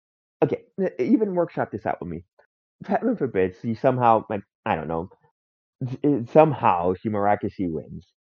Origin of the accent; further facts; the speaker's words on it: New York, United States; You know, as a New Yorker, you often hear your vote don't matter.